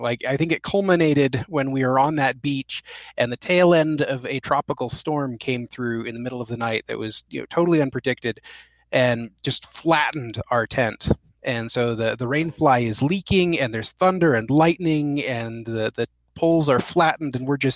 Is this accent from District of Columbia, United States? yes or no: no; New Mexico, United States; which is a reference to my home state, New Mexico, here in the U.S., which is the land of enchantment.